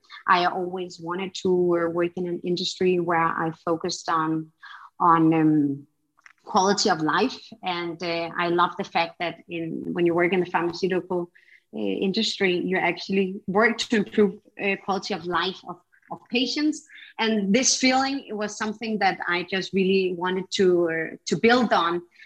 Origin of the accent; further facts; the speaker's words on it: Copenhagen, Capital Region of Denmark, Denmark; I was born and raised in Copenhagen by a Danish father and a Spanish mother. And I grew up outside of Copenhagen with my two siblings.